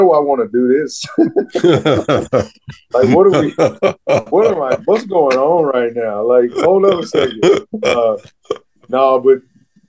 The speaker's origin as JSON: {"language": "English", "town": "St. Louis", "region": "Missouri", "country": "United States", "tie": "born or raised there", "said": "And I grew up in St. Louis, so Missouri was always the school."}